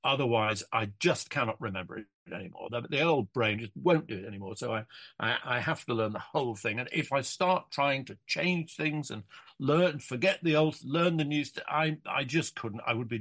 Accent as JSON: {"language": "English", "town": "Doncaster", "region": "Yorkshire and the Humber", "country": "United Kingdom", "tie": "born there", "said": "I think the only thing Diana found out about me at all was that I was born in Doncaster."}